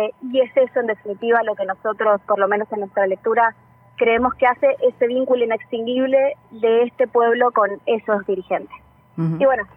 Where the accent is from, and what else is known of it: Argentina